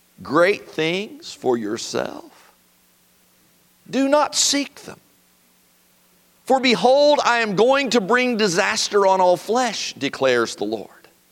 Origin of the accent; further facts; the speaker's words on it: Floyds Knobs, Indiana, United States; I am so thankful that I grew up in Floyd's Knobs, Indiana, as I mentioned on Sunday, in a great era of United States history.